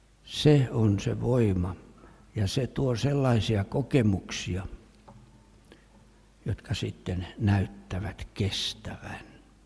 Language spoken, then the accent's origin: Finnish; Helsinki, Uusimaa, Finland; Ja minähän olin helsinkiläinen, siis … asuivat Helsingissä. Kaikki kouluni olen käynyt Helsingissä ja olen jonkinlainen stadin kundi, linjojen kasvatti, Sörkän sälli